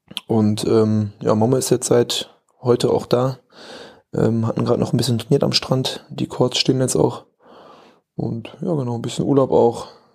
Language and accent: German; Bocholt, North Rhine-Westphalia, Germany; also born or lived in Cologne; now in Bochum, Germany; ich bin jetzt nach Bochum gezogen. Ja, ein bisschen näher in die Heimat wieder. Ich komme ja aus Bocholt, ist circa eine Stunde aus Bocholt, spiele auch da noch Hallenvolleyball. War aus Köln dann doch echt eine gute Strecke bis zum Training.